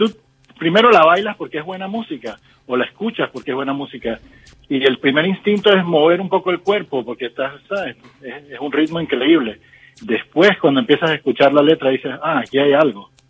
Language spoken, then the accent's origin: Spanish; Panama; now in Miami, United States; Sí, yo, digamos que siendo panameño uno crece con su música en el ambiente.